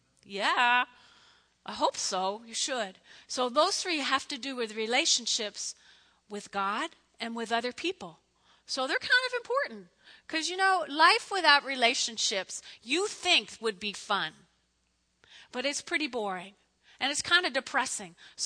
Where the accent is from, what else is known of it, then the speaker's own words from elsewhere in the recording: New Jersey, United States; I grew up in North Jersey, And there were eight of us in a family.